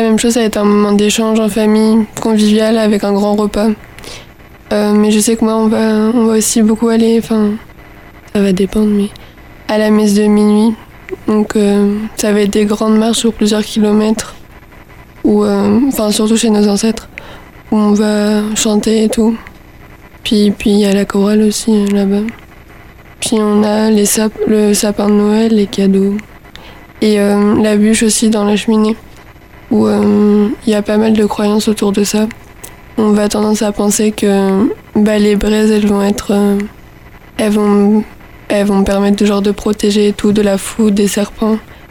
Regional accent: Brittany, France; j'ai 15 ans. Et je suis bretonne et je viens plutôt d'une famille catholique.

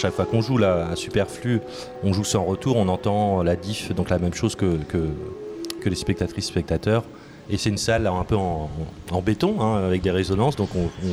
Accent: Tours, Centre-Val de Loire, France; nous, on est tous de Tours. Du coup, on est quand même content de jouer à la maison un peu.

